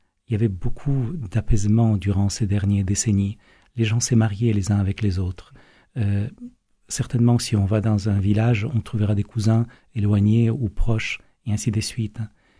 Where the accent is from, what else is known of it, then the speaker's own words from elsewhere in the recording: Ukraine; now in France; comme je vous disais, j'ai quitté l'Ukraine il y a 18 ans